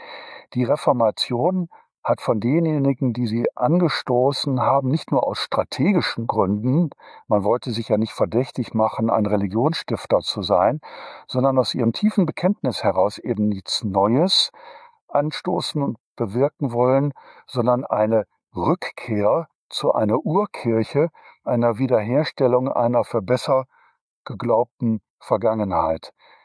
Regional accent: Düsseldorf, North Rhine-Westphalia, Germany; now in Trier, Germany; Ich komme ursprünglich tatsächlich aus dem Rheinland, bin gebürtiger Düsseldorfer und bin 2012 nach Trier gekommen

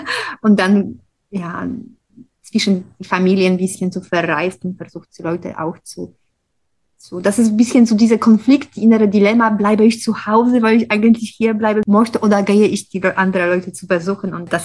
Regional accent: Poland; now in Bonn, Germany; Also ich komme aus Polen und ich bin hier in Bonn schon seit 10 Jahren.

